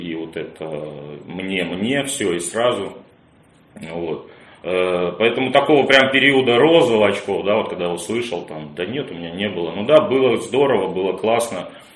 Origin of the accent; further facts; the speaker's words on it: Saint Petersburg, Russia; я вырос на Васильевском острове, 14-я линия, и вот дом, там, этот колодец, то есть я там, ну, воспитан двором.